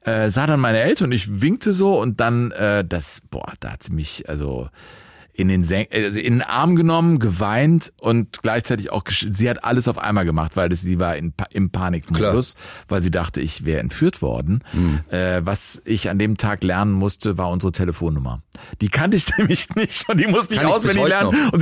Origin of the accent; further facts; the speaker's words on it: Rodenkirchen, North Rhine-Westphalia, Germany; Und ich bin ja in Rodenkirchen groß geworden.